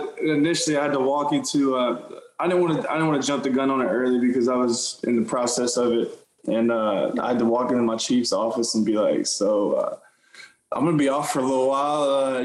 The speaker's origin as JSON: {"language": "English", "town": "Austin", "region": "Texas", "country": "United States", "tie": "born or raised there", "lives_now": "Houston, United States", "said": "I grew up in Austin."}